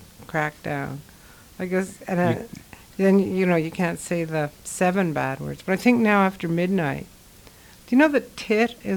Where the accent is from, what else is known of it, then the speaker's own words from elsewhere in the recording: Canada; I was going to say Z, I'm Canadian